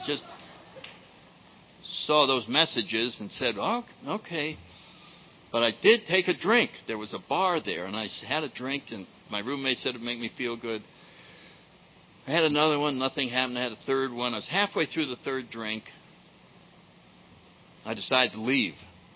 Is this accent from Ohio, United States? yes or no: no; New Haven, Connecticut, United States; And so when I grew up in New Haven, Connecticut, and I went to a little prep school there.